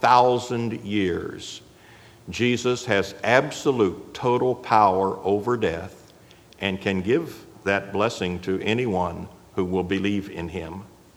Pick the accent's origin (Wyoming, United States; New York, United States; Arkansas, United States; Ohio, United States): Ohio, United States; In East Caddis, Ohio, my hometown, population about 35 people, we had two places of business, two saloons.